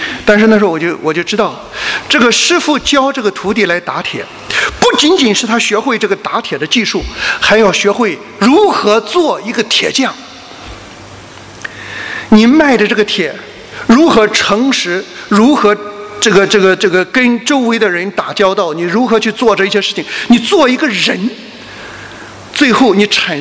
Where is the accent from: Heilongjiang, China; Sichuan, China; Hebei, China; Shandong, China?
Shandong, China; 因为我是山东人啊，山东人不大吃米，很多时候吃面。